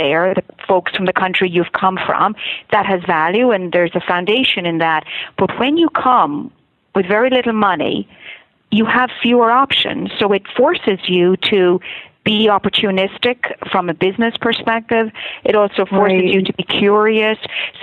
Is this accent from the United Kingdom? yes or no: no; Ireland; now in New York, United States; Think that's less to do with my being Irish and more to do with the culture that is in New York